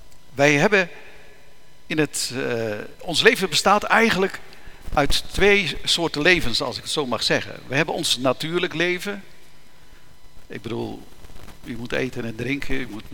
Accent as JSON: {"language": "Dutch", "town": "Leerdam", "region": "Utrecht", "country": "Netherlands", "said": "Wij komen uit Leerdam"}